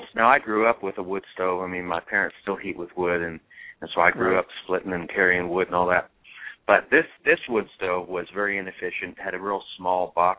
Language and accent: English; Bracebridge, Ontario, Canada; moved away as an adult; wondering whether I'd made the worst decision of my life by moving 1,000 miles from Bracebridge, Ontario, my hometown